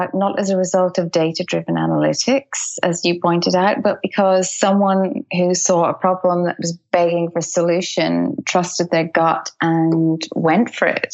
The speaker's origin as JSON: {"language": "English", "town": "Dublin", "region": "Leinster", "country": "Ireland", "tie": "born or raised there", "also_born_or_lived": "United Kingdom", "lives_now": "Australia", "said": "I grew up in Dublin and we lived in the UK for a lot of years"}